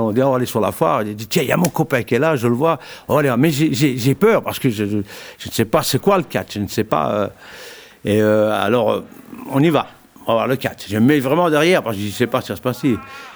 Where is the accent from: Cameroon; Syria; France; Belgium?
Belgium; Liège, Wallonia; also born or lived in Hornu; Bon, je suis né à Ornu, au Borinage.